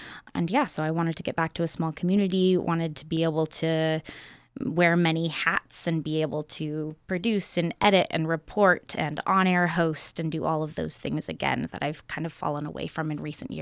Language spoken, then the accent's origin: English; California, United States; now in Alaska, United States; I'm a reporter from Northern California. I'm from a town of about 700 people, but I've been living kind of all over the country and Latin America for the last 10 years. And now I just moved to Alaska.